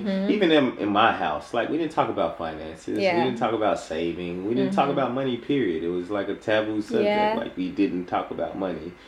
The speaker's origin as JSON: {"language": "English", "country": "United States", "tie": "born or raised there", "said": "I'm seeing a lot of parallels in your life story to what I've seen growing up in the United States."}